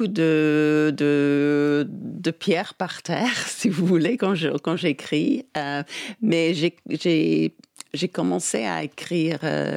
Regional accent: Wales, United Kingdom; French is a second language; quand j'étais petite, quand je suis née au Pays de Galles, et personne que je connais ne parlait le gallois.

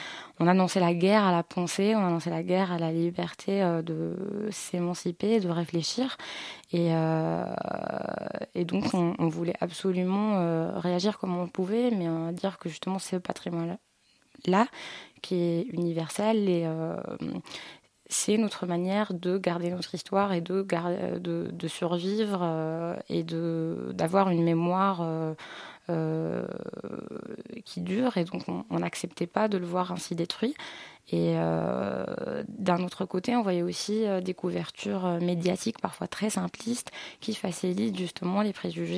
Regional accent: Morocco; moved away as an adult; now in France; Aujourd'hui, j'ai presque 23 ans et j'ai grandi au Maroc jusqu'à et j'ai débarqué en France après avoir eu mon bac pour mes classes préparatoires à Lille, donc au nord.

